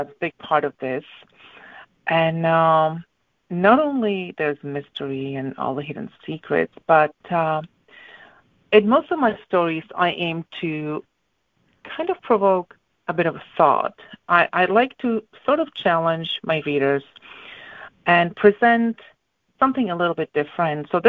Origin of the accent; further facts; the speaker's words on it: Northern Moravia, Czechia; English is a second language; I was born in Czech Republic, and I lived in Northern Moravia, which is a region in that country.